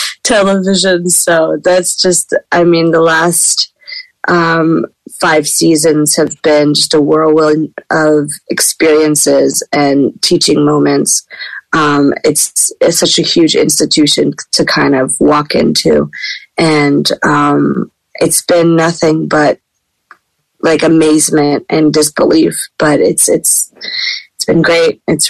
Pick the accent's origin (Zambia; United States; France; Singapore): France; I grew up in France